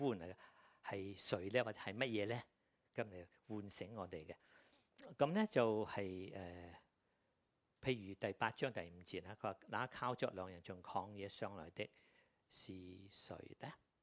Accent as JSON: {"language": "Chinese", "town": "Guangzhou", "region": "Guangdong", "country": "China", "tie": "born or raised there", "said": "但我想起我小時候在廣州大的時候，我吃過花面的石樓"}